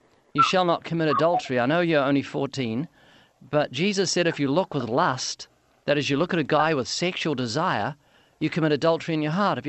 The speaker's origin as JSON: {"language": "English", "country": "New Zealand", "said": "See, I'm originally from New Zealand, and I remember Sheffield on our stainless steel bread knives"}